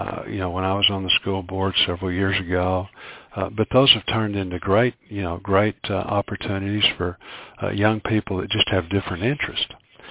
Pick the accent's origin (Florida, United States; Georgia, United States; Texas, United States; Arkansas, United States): Arkansas, United States; Fort Smith; I grew up in Fort Smith. I went to Darby Junior High, Peabody Elementary, and Northside High School. Those are all very working class schools.